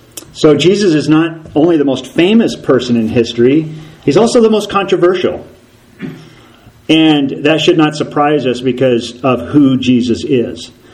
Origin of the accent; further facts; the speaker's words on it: Washington, United States; growing up in Washington, I would have never prayed for rain. Ever.